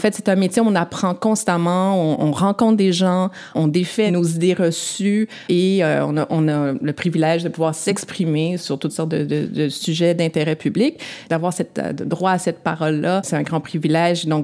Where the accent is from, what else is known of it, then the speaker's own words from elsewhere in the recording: Montreal, Quebec, Canada; Je suis née et j'ai grandi à Montréal, entourée de gens qui avaient des noms souvent bien plus exotiques que le mien. Mon père, qui a déposé ses valises au Québec en 1967, m'a toujours dit que nous étions citoyens du monde.